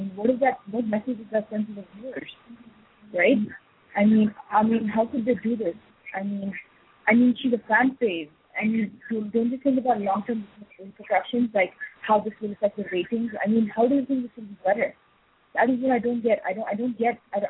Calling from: Canada; Yeah, I'm calling from Canada.

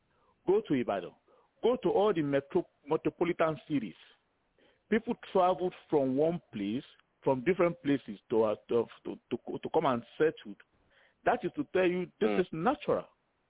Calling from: New Jersey, United States; I'm calling from New Jersey.

